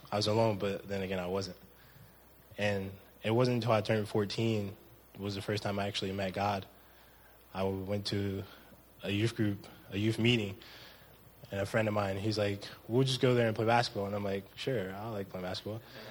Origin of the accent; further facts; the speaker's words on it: Cleveland, Ohio, United States; now in Columbus, United States; I grew up in Cleveland, Ohio. I've been in Columbus for majority of my life now.